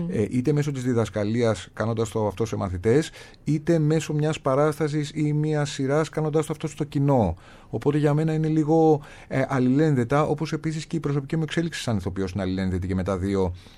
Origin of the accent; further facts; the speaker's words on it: Patras, Western Greece, Greece; τις παραστάσεις που παίζω εδώ πέρα και στην Πάτρα, γιατί μου αρέσει πολύ να παίζω στην πόλη μου